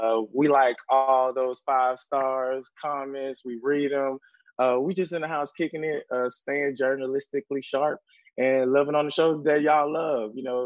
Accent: Miami, Florida, United States; I'm from the South, I'm from Miami.

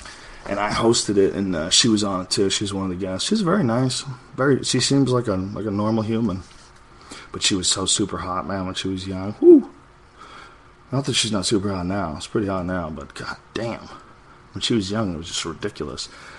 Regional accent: United States; I'm an American and I want a faucet up my butthole.

